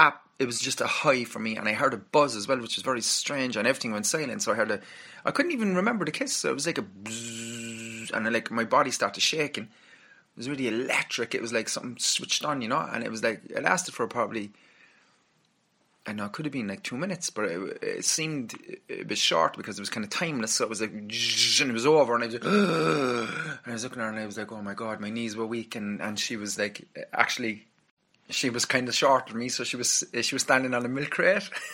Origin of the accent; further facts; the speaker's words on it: Ireland; I like Boston as well, obviously, you know, being Irish.